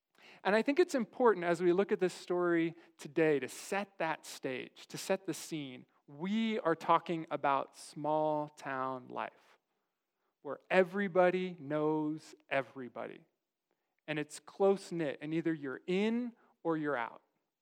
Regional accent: Farmington, California, United States; I grew up in a real small town. And I've shared this before. I grew up actually in Farmington, California, proper. 180 people, and we like to say half of them were croons.

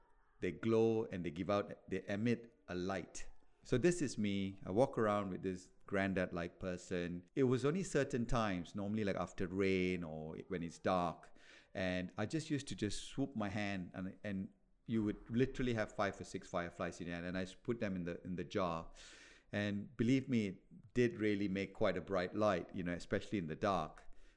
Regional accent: Kuala Lumpur, Federal Territory of Kuala Lumpur, Malaysia; So when I was a little boy growing up in Kuala Lumpur, where I'm from, Kuala Lumpur in Malaysia

